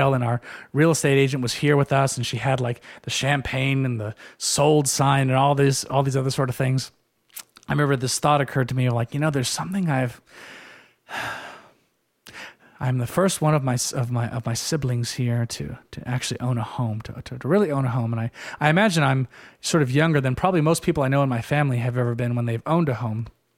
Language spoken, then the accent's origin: English; United States; in general, I am very American in the sense that I like my ice.